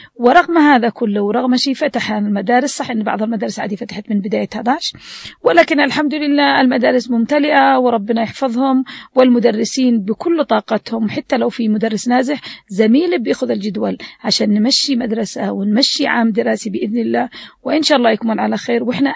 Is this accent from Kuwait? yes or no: no; Yemen